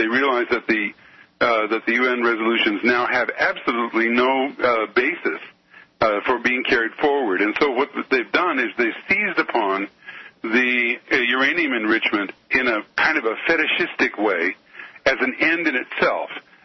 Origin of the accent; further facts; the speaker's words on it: United States; as an American, I really find just awful